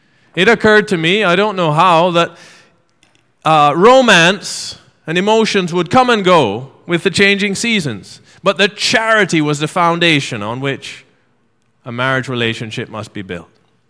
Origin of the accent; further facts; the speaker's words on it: Jamaica; I come from a family of five boys. And, oh dear, we're Jamaican, you know.